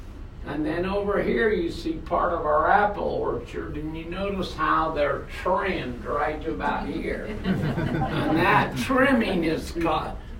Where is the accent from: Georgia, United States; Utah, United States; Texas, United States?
Utah, United States; I'm a northerner. I was raised in Cache Valley.